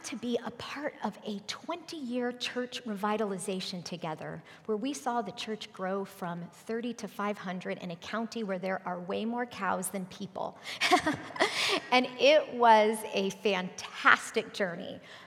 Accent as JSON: {"language": "English", "region": "Arizona", "country": "United States", "tie": "born or raised there", "lives_now": "Springfield, United States", "said": "He started in Arizona. I grew up in Arizona. And then my husband and I moved."}